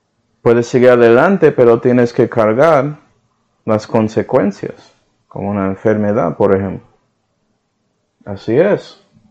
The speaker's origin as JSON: {"language": "Spanish", "country": "Puerto Rico", "said": "Como yo sí soy puertorriqueño, pero asimilé y soy más americano que nada."}